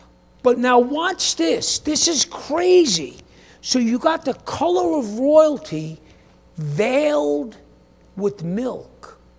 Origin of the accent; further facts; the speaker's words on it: New York, United States; I'm from New York. What do I know what a steed is?